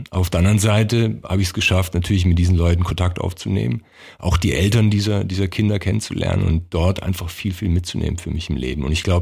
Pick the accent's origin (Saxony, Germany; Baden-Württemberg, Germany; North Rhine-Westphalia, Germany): Baden-Württemberg, Germany; In Württemberg geboren, in Baden groß geworden, also da auch wieder so ein Konflikt, ja, Kroate, Serbe, dann Baden-Württemberg, lauter Konflikte in meinem Leben.